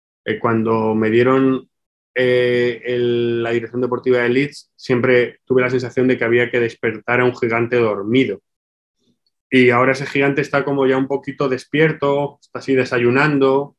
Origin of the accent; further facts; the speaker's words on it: Spain; Mi tierra, es mi casa, es mi familia, mis amigos, es mi entorno